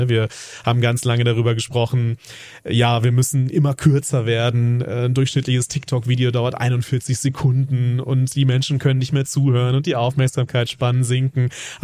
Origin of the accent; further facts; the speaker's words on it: North Rhine-Westphalia, Germany; ich komme, wie man hört, nicht aus Bayern, ich komme eher aus Westfalen, aber da ist es ähnlich, also so der Ruhrpott